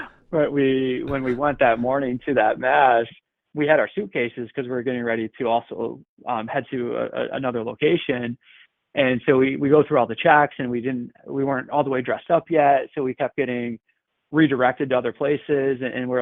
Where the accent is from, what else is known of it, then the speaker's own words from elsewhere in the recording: New York, United States; growing up in Central New York and in the early 90s